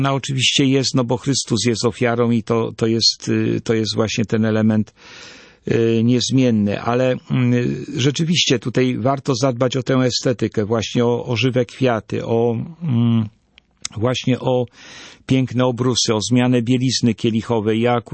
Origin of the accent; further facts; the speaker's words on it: Jelenia Góra, Lower Silesian Voivodeship, Poland; Bardzo się ucieszyłem wymienieniem Jeleniej Góry, bo to moja rodzinna miejscowość